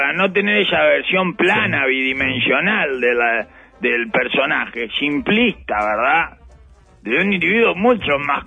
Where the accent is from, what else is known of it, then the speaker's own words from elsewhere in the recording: Uruguay; Como todo uruguayo resentido